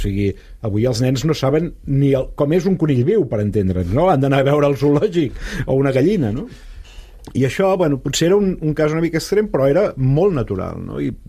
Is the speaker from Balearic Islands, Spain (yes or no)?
no; Manlleu, Catalonia, Spain; Quan jo era petit a Manlleu, als anys 74, 75